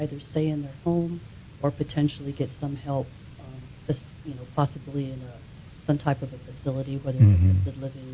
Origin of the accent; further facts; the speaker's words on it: Albuquerque, New Mexico, United States; born there; also born or lived in Central America / Washington, D.C. / Houston; I was born here in Albuquerque as well, but I grew up in a few different countries, actually. So I missed all of my formidable school years in Albuquerque or New Mexico. Lived in Central America for about 6 years and then came back to the U.S., lived in D.C., Houston